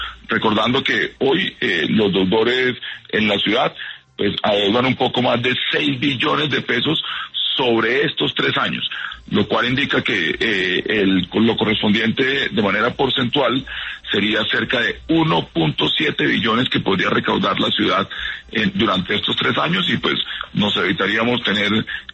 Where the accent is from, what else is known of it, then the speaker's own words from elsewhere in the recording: Bogotá, Colombia; como ciudadanos, como bogotanos, recaudando el dinero que hoy necesita la ciudad